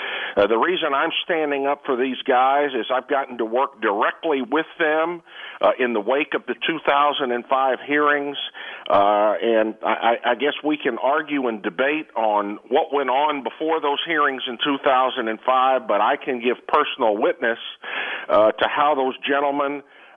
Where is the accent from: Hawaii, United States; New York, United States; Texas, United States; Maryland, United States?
Texas, United States; I'm from Texas.